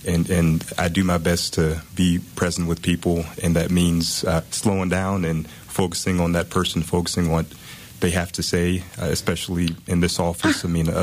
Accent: Chapel Hill, North Carolina, United States; So I'm proud to have been raised in this district from Chapel Hill.

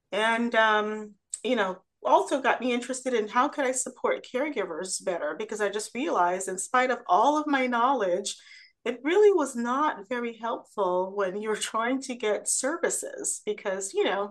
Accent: New York City, New York, United States; also born or lived in South Florida; now in North Carolina, United States; I'm from New York City. Born in Brooklyn, New York. I've been a transplanted North Carolinian for almost 25 years now.

